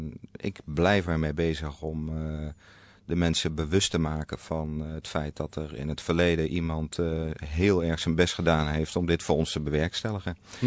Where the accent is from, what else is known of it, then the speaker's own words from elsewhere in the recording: Oosterbeek, Gelderland, Netherlands; Ik ben opgegroeid in Oosterbeek.